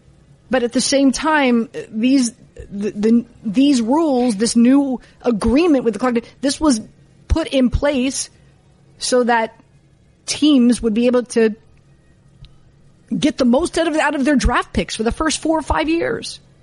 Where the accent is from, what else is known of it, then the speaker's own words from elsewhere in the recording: Miami, Florida, United States; Born and raised in Miami, have been through a ton of hurricanes, went through Hurricane Andrew